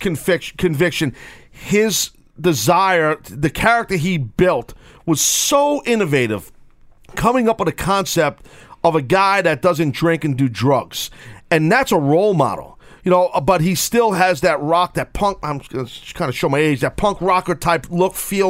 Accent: Brooklyn, New York, United States; accent: Brooklynese; And you know what, I've had people knock me for my Brooklynese accent.

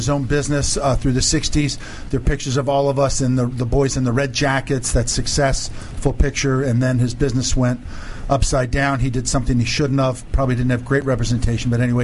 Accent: Bethesda, Maryland, United States; also born or lived in Washington, D.C.; I was born in Washington, D.C. My parents moved out to the suburbs, Bethesda, Maryland, in the mid-50s.

